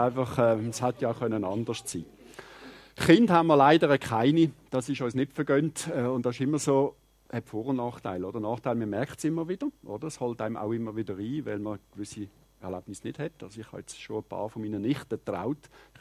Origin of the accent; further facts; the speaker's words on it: Aargau, Switzerland; Ich bin im Aargau aufgewachsen. Das ist der Kanton, wo man jeweils durchfährt, oder? Aber nicht anhalten in der Regel. Und wir Aargauer sind auch happy, weil dann haben wir unsere Ruhe und so weiter.